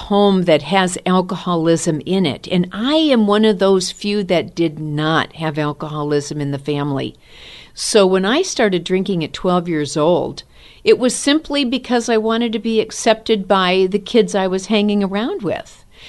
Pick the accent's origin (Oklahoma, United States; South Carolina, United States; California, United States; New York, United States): California, United States; San Francisco; I am from the Bay Area in San Francisco.